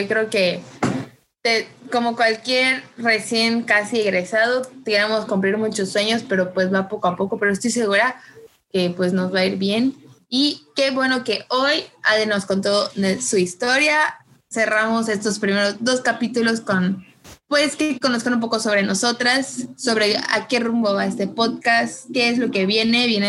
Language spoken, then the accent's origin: Spanish; Yucatán, Mexico; pues somos de Yucatán nosotras dos.